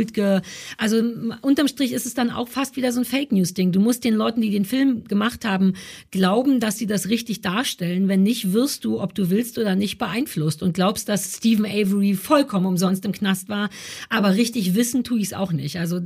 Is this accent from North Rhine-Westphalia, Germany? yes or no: no; Berlin, Germany; vielleicht bin ich super behütet in Berlin aufgewachsen.